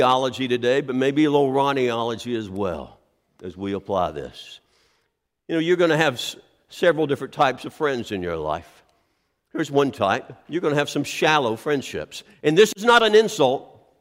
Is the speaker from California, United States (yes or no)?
no; Columbia, Tennessee, United States; moved away as an adult; also born or lived in Lakeland, Florida; I was born and raised in Columbia, Tennessee. Then I went to college in Tennessee, but 2 hours away.